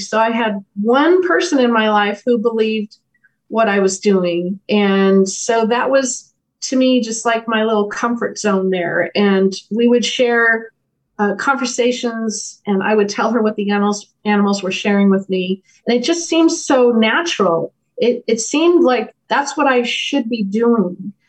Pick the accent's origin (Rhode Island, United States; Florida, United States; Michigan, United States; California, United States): California, United States; And I grew up right by Disneyland. Mm-hmm. I grew up in Southern California, so we would go there all the time.